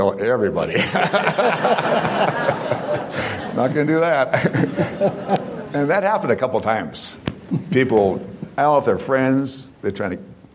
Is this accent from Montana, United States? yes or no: yes; Helena, Montana, United States; I'm this kid from Montana, from Helena. My parents are Republicans.